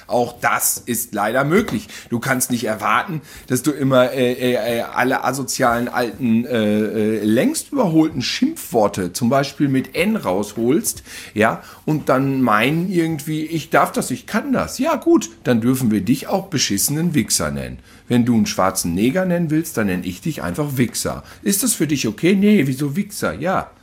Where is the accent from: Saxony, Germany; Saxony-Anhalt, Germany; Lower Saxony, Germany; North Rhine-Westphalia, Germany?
North Rhine-Westphalia, Germany; Cologne; born there; Ja klar, ich bin einfach in Köln geboren, du Blödmann.